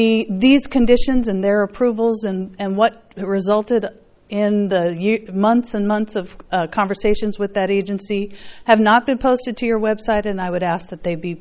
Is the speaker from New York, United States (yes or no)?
no; Los Osos, California, United States; from Los Osos.